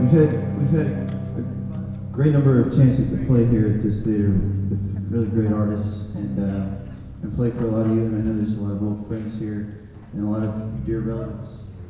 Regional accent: Rhode Island, United States; The band's called … We come from Rhode Islan

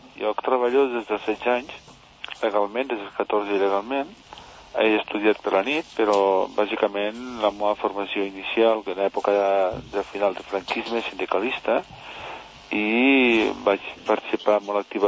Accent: Tortosa, Catalonia, Spain; vaig tornar cap a Tortosa, que jo soc de Tortosa

